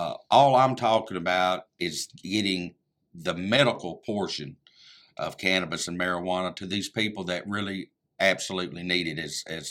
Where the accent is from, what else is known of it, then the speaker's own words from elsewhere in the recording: Millington, United States; Well, I grew up in Millington. We've been in business for 52 years there in Millington.